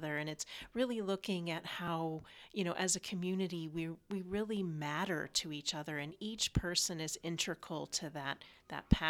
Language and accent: English; United States; Actually, like Patrick, although I am an American also, I was not familiar with the story.